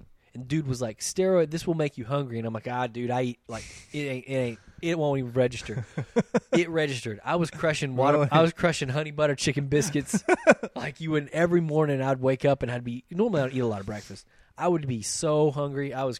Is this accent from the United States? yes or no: yes; Hamilton, United States; I grew up in Hamilton, which is a small town, 2A school, 3 stoplights, 1 blinking light, no economy, no nothing.